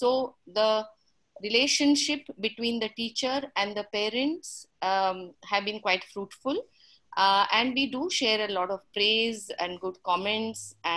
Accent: Mumbai, Maharashtra, India; English is a second language; I'm from Mumbai, India.

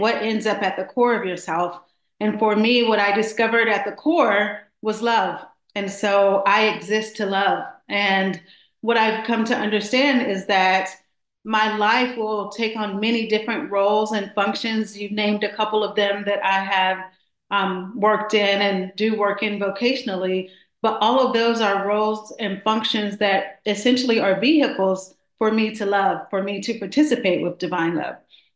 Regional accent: the South, United States; Because we were raised in the South, where you said little and you did what you were told and you did not question it.

